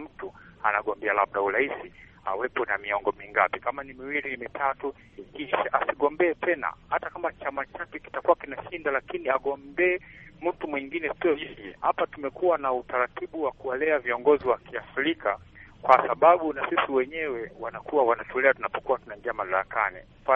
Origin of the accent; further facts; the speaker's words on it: Malampaka, Simiyu, Tanzania; natokea Malampaka, Maswa, Simiyu, Tanzania.